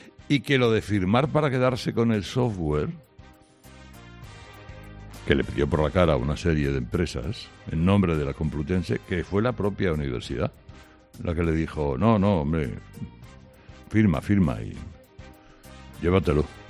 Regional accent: Bilbao, Basque Country, Spain; Y porque soy de Bilbao.

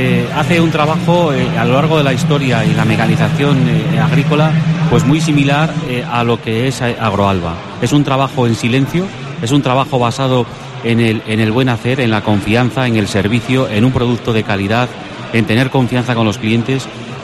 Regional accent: León, Castile and León, Spain; Yo soy de León, soy una persona que en mi familia procedo de pueblo, de agricultores

